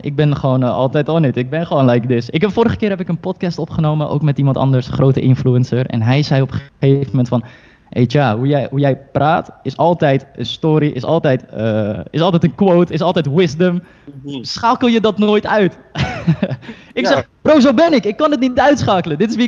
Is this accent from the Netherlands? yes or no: yes; Netherlands; born there; Ik kom zelf, mijn ouders komen uit China. Ik ben geboren in Nederland.